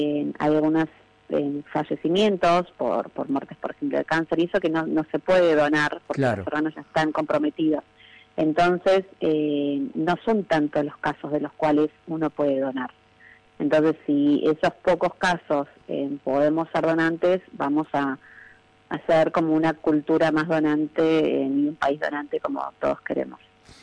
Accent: Buenos Aires, Argentina; Nosotros somos de Buenos Aires.

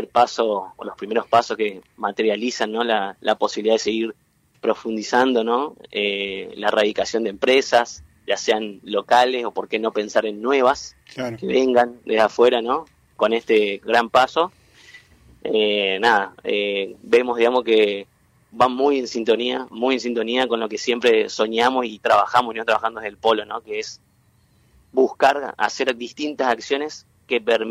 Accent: Formosa, Argentina; now in Entre Ríos, Argentina; como es mi caso, que soy de Formosa, y bueno, Entre Ríos me acogió ya desde el 2011

